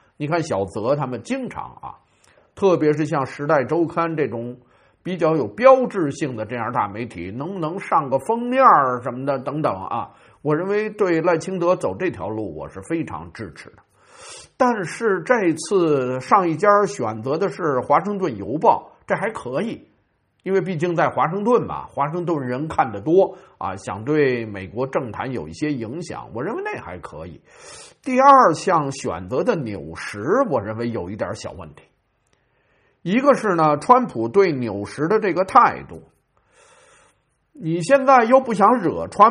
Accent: Taiwan; 那你在大陆那边通过平台骗我们台湾人

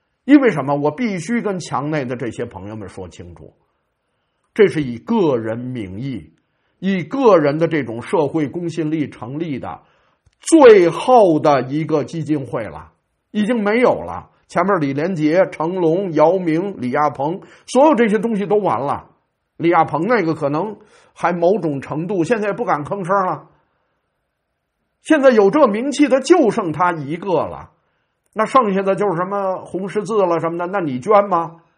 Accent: Beijing, China; 因为我们北京人吧，确实有这么个毛病了，有时候爱吹个牛，爱说个大话啊

